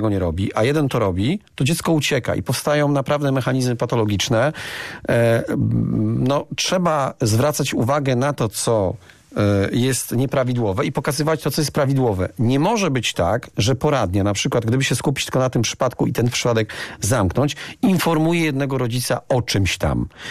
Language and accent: Polish; Wałcz, West Pomeranian Voivodeship, Poland; bo ja pochodzę z Wałcza.